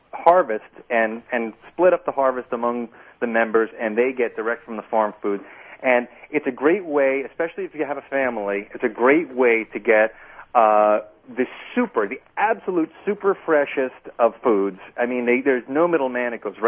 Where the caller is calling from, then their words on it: New York, United States; Certainly here in the city, you know, I'm calling from New York, and most people shop on foot